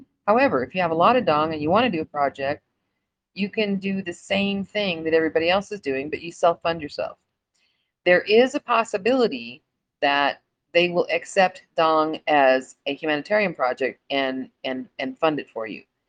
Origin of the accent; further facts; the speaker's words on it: Hilo, Hawaii, United States; born there; I was born in Hilo, Hawaii.